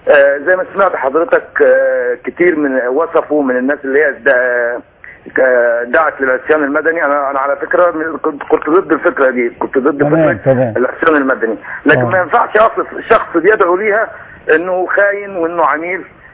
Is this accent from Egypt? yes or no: yes; Hurghada, Red Sea Governorate, Egypt; من الغردقه.